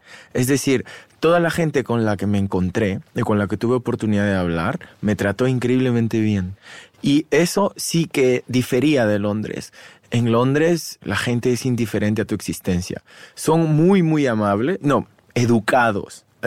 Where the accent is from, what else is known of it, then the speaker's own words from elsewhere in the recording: Barcelona, Catalonia, Spain; yo crecí en Barcelona, y en Barcelona, como tú sabes, hay muchos rusos.